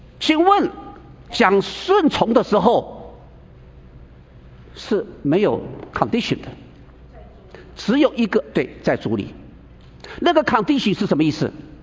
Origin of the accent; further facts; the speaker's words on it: China; 这是我们中国人的自卑感